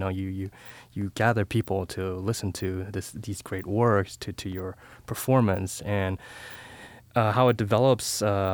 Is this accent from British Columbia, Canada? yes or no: yes; Victoria, British Columbia, Canada; I'm from Victoria, British Columbia.